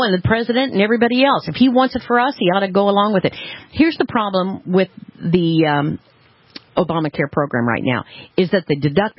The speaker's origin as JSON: {"language": "English", "country": "United States", "said": "I'm also an American who strongly believes in the constitutional right of freedom of speech."}